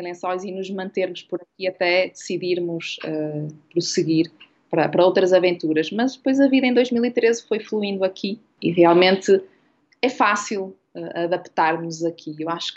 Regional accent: Maia, Porto, Portugal; lembro-me muito da rua onde eu cresci, perto da minha avó, na cidade de Jardim, na Maia.

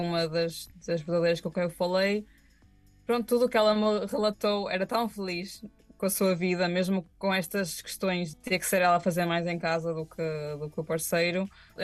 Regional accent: Viana do Castelo, Portugal; Porque não é isto a pegar num traje que é para os minhotos de Viana do Castelo, de onde eu sou.

